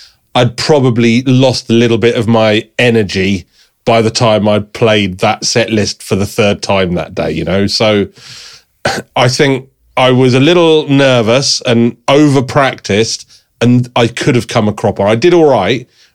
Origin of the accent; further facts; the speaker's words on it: England, United Kingdom; But that's because I'm English and we're still fighting off medieval diseases.